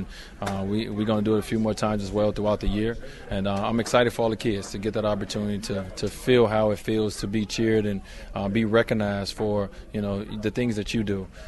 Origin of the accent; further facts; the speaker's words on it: Chicago, Illinois, United States; it took a while for a lot of people to even realize I was from Chicago, you know, because I didn't play at Simeon or Whitney Young or one of those powerhouse schools. But, you know, I take a lot of pride in being from this city.